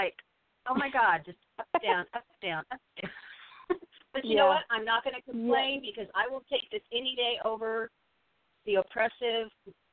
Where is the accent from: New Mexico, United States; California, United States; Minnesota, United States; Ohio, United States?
California, United States; now in Texas, United States; I'm a dry heat girl. You know, I'm originally Californian. You know, I escaped there a few years ago.